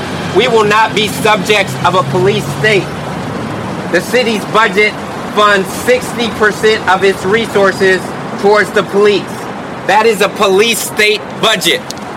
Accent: Oakland, California, United States; also born or lived in San Francisco; I was born San Francisco. We moved to Oakland when I was a week old. I was born and raised right near Eastmont Mall

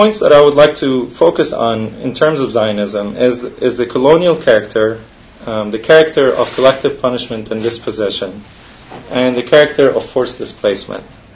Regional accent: Lebanon; For many of us Palestinians, especially like myself, who I grew up in Lebanon

